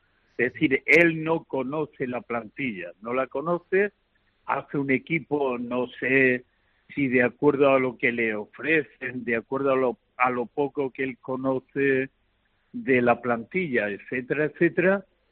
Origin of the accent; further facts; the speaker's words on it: Granada, Andalusia, Spain; se hartan de reír porque somos granadinos